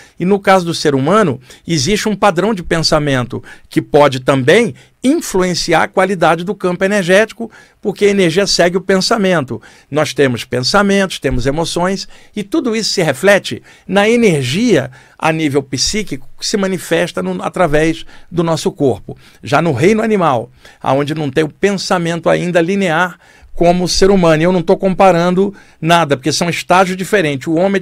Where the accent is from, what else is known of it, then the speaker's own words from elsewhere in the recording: Rio de Janeiro, Brazil; now in São Paulo, Brazil; No Rio de Janeiro, onde eu cresci